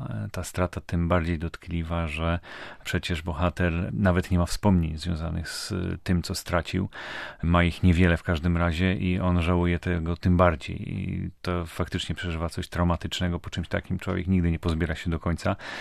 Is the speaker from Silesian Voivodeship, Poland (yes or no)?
no; Szczecin, West Pomeranian Voivodeship, Poland; born there; Jestem pogodniakiem z urodzenia i z przekonania.